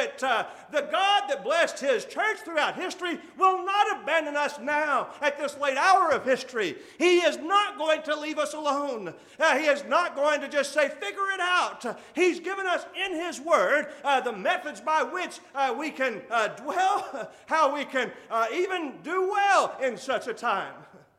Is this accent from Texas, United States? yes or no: yes; Texas, United States; There was a similar tree. I grew up with them in Texas, and I like them.